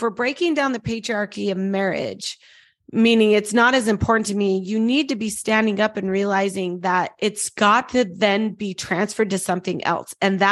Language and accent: English; Utah, United States; I grew up in Utah, very Christian, mm-hmm. very, you know, LDS, Mormon.